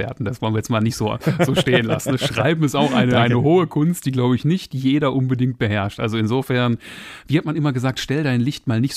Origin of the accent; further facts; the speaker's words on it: Essen, North Rhine-Westphalia, Germany; ich bin ja zum Beispiel in Essen aufgewachsen